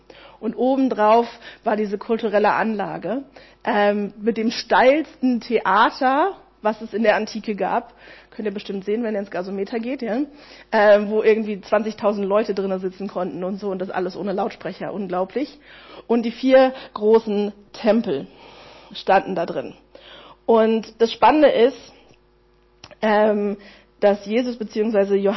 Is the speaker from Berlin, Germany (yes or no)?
yes; Berlin, Germany; now in Pforzheim, Germany; Als Berliner denke ich ja, Pergamonmuseum, sind wir als Kind schon drin gewesen